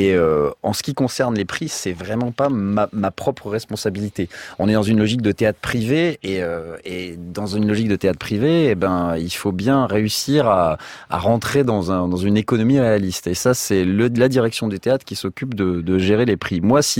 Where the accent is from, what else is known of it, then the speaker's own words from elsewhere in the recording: Paris, Île-de-France, France; Moi je suis parisien et en tant que parisien